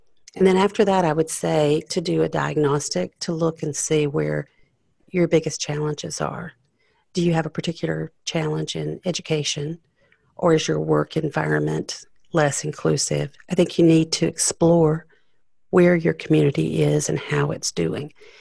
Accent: Greenville, South Carolina, United States; I'm from Greenville, South Carolina. Greenville was recognized as a work ready city.

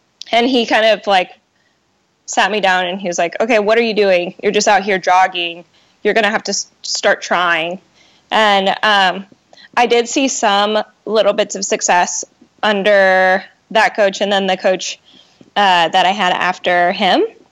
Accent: Chattanooga, Tennessee, United States; Sure. Yeah, so I grew up in Chattanooga in Tennessee, and I was a completely average athlete all through high school

